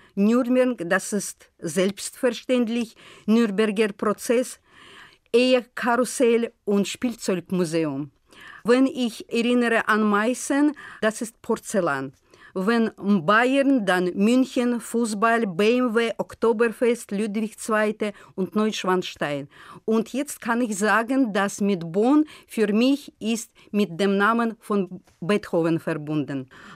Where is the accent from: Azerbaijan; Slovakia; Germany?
Azerbaijan; Baku; German is a second language